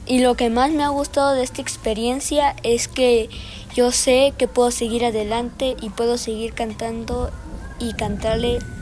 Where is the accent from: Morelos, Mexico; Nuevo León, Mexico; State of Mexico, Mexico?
State of Mexico, Mexico; born there; De nacimiento soy del Estado de México, pero de corazón de San Andrés Chicahuaxtla.